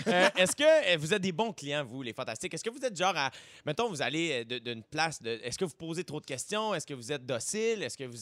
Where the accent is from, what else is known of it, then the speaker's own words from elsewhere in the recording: Quebec, Canada; accent: Saguenay; Mon accent du Saguenay sonne acadien.